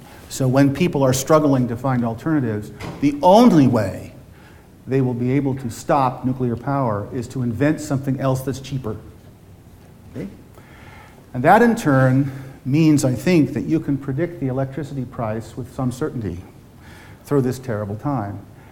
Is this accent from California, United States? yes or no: yes; California, United States; but near my hometown in California, definitely.